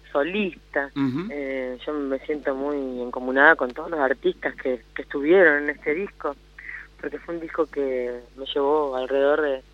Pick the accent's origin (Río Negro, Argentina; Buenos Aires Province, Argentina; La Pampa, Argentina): La Pampa, Argentina; Ingeniero Luiggi; moved away as an adult; also born or lived in Buenos Aires; Yo nací acá en Ingeniero Luigi.